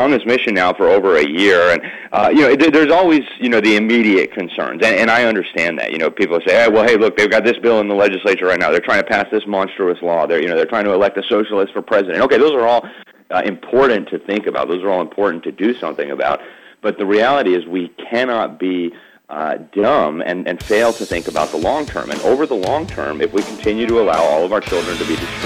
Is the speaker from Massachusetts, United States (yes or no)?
no; Miami, Florida, United States; So when we are in Florida, I'm from Miami, and I'm actually in Miami right now.